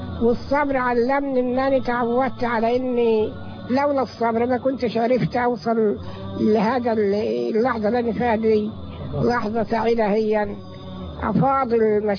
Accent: Egypt; وفي نهاية المشوار استقرت هنا في بلدي كفر صرناقي مركز متغامر محافظة الأهلية من سنة 59، وأنا في قريتي هنا كفر صرناقي.

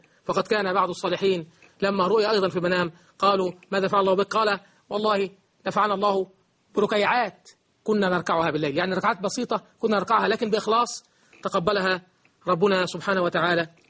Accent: Egypt; بلدنا مصر

